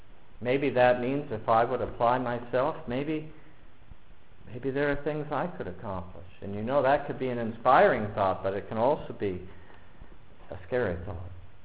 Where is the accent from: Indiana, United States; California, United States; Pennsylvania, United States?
Pennsylvania, United States; Erie; also born or lived in West Milton; I grew up in Erie, Pennsylvania. What can you do in Erie, Pennsylvania? I lived my adult life in West Milton, a town of 800.